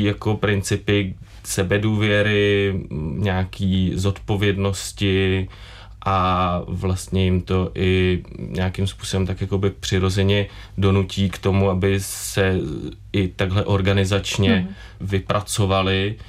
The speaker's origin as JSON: {"language": "Czech", "region": "Prague", "country": "Czechia", "tie": "born or raised there", "said": "i když jsem teda Pražák rodil, já vždycky jsem žil v Praze."}